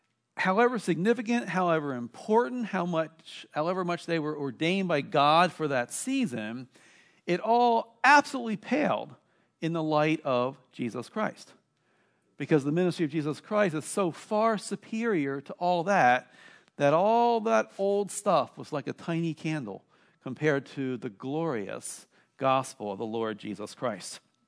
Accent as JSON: {"language": "English", "region": "Maryland", "country": "United States", "tie": "born or raised there", "said": "Now, the church that I grew up in Maryland, was filled with symbols."}